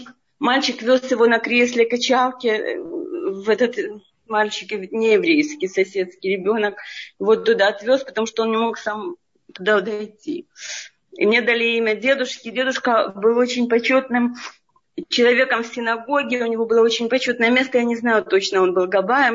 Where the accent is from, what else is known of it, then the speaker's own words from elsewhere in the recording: Kyiv, Ukraine; moved away; И в 90-м году мы уехали из Киева.